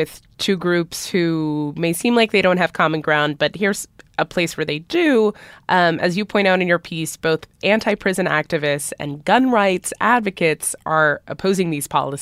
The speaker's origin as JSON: {"language": "English", "region": "Florida", "country": "United States", "said": "I'm originally from Florida, and this seems like something that would probably be very popular in a state with more lax gun laws."}